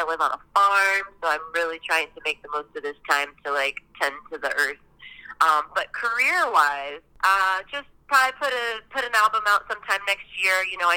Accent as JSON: {"language": "English", "town": "Quad Cities", "region": "Midwest", "country": "United States", "tie": "born or raised there", "moved": "as an adult", "said": "So I grew up in the Quad Cities, which is like an Iowa, Illinois area right there on the Mississippi River. So I, you know, probably drove over that river nearly every day. And I got out of the Midwest when I was 18"}